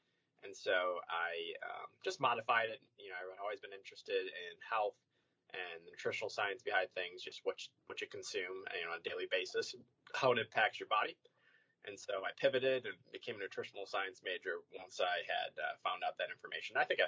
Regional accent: Novi, Michigan, United States; I am born and raised in Metro Detroit, so Novi, Michigan, kind of northeast of Ann Arbor, and about due west of Detroit.

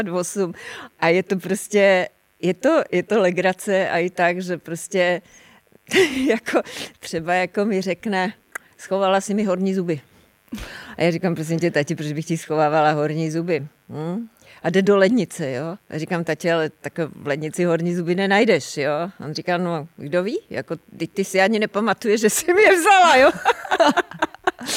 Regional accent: Holešov, Zlín Region, Czechia; já jsem se vlastně narodila na Moravě, v Holešově, jo, ve Zlíně.

